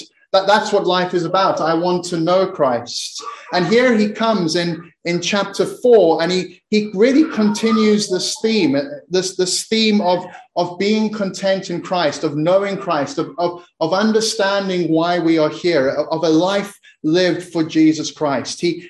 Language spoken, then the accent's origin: English; South Africa; when I was growing up in South Africa, my parents would occasionally take me to a place